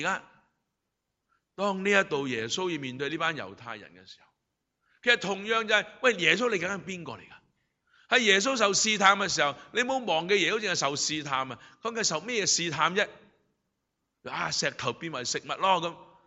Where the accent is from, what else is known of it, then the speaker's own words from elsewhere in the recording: China; 是我们中国很喜欢讲仁义道德